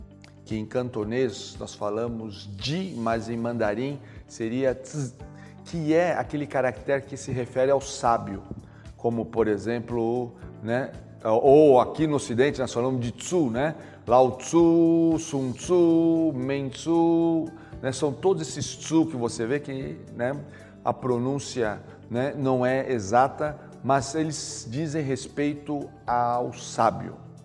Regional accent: Brazil; born there; eu tenho não só a cultura brasileira, né, de onde eu nasci, local onde eu admiro e amo, mas também eu tenho, através dos meus ancestrais, a cultura japonesa.

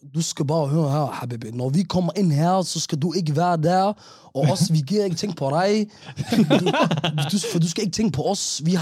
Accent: Somalia; tror du bare fordi jeg er somalier

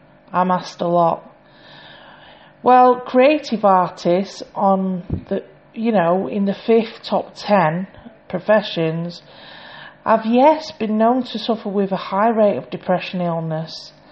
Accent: Manchester, North West England, United Kingdom; I'm 32 from Manchester.

